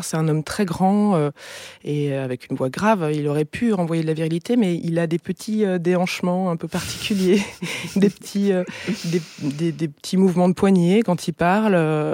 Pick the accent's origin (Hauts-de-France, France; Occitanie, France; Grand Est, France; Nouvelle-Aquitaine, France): Grand Est, France; Forbach; moi j'ai grandi en Lorraine, à Forbach, c'est une petite ville à la frontière allemande. Et j'ai grandi dans une famille, enfin dans une région ouvrière, mais dans une famille de fonctionnaires